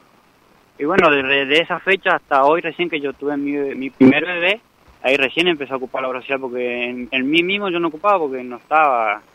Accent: Apóstoles, Misiones, Argentina; Somos del interior de Apóstoles.

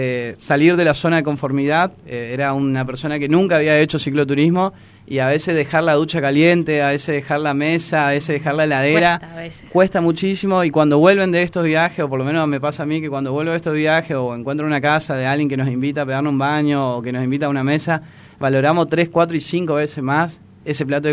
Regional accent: Posadas, Misiones, Argentina; yo que soy de Posadas.

